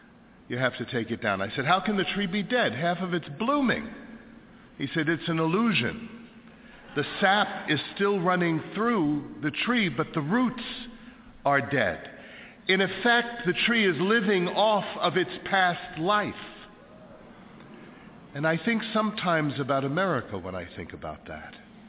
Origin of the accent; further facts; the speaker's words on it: Brooklyn, New York, United States; now in Michigan, United States; I grew up in Brooklyn, New York.